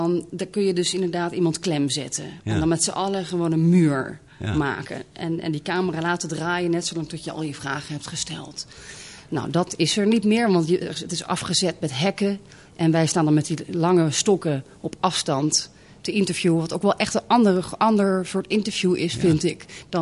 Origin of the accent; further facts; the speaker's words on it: Netherlands; Nou ja, ik ben half Frans. Mijn moeder is Française. Ik ben opgegroeid in Nederland.